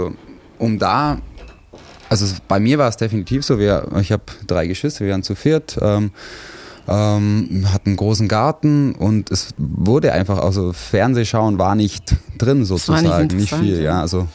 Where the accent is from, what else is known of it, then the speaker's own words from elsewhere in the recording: Neu-Ulm, Bavaria, Germany; Aber ursprünglich aufgewachsen bin ich in Neu-Ulm, in einem kleinen Vorort von Neu-Ulm, Burlafingen, vielleicht sagt das dem einen oder anderen etwas. Ländlich, das war schön für mich auf jeden Fall